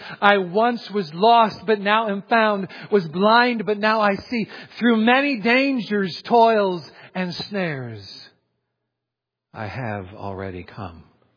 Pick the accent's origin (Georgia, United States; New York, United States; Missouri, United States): Missouri, United States; Adrian; There are a few things that stick out in my memory about my hometown of Adrian, Missouri, like 1982.